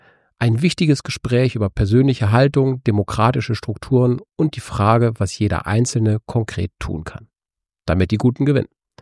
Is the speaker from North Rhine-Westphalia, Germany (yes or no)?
no; Schleswig-Holstein, Germany; ich bin auf dem Dorf in Schleswig-Holstein groß geworden